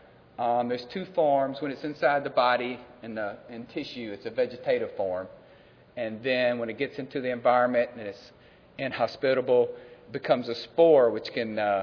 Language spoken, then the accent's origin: English; Georgia, United States; I'm from Georgia, but then I went to the other Georgia.